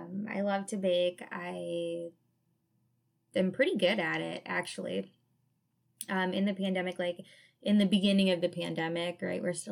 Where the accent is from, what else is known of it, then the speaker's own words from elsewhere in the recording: Wisconsin, United States; And I'm from Wisconsin. Like, I'm a cheese snob.